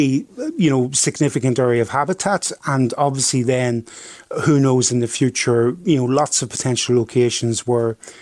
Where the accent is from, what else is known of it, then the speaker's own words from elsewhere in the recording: Northern Ireland, United Kingdom; we're from originally from County Antrim.